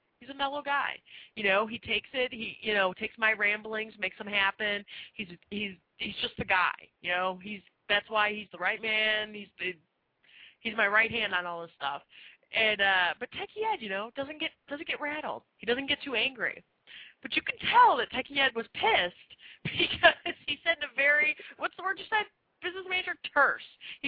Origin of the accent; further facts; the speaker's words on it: Chicago, Illinois, United States; We're from Chicago.